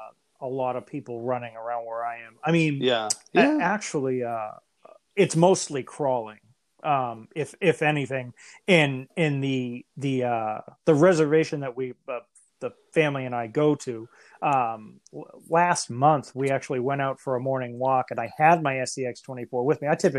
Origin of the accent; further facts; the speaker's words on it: Salem, Massachusetts, United States; Well, I'm actually from Salem, but I live in the next town over.